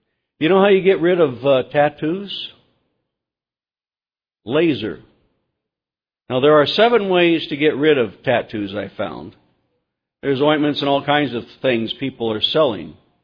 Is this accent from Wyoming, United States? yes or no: yes; Wyoming, United States; Now, I come from Wyoming, and in that environment of Colorado, Wyoming, I've seen some rather unusual things that people would do to themselves as well